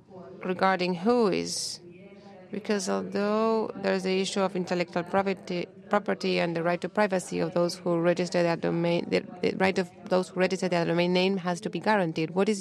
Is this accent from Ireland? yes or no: no; Argentina; first language Spanish; English is a second language; from Argentina. I'm going to speak Spanish.